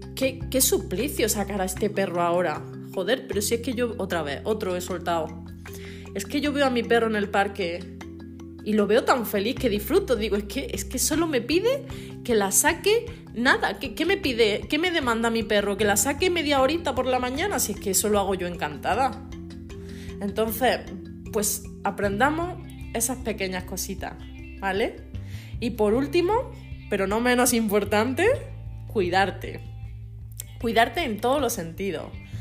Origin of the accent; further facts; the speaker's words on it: Andalusia, Spain; now in Bilbao, Spain; como soy andaluza y vivo en Bilbao, pues yo chillo mucho